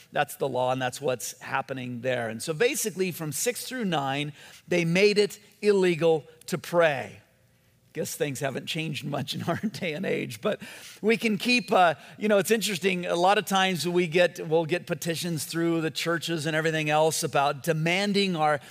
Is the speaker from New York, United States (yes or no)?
no; California, United States; I never have. I grew up in Southern California. I don't even know what that is.